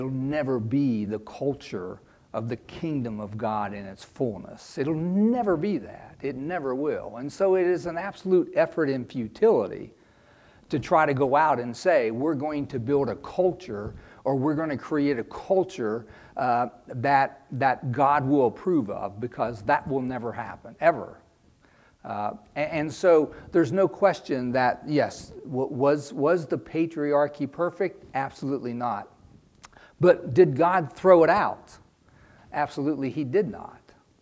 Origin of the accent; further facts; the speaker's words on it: United States; In our culture, that's what we always do. We're American absolutists.